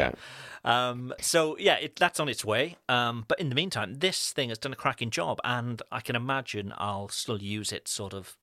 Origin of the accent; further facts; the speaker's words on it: United Kingdom; now in France; Because as with British parents, our babies are British.